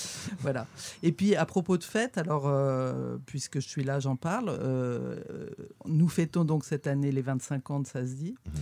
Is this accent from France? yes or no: yes; Paris, Île-de-France, France; moi je suis parisienne, donc j'ai plutôt une enfance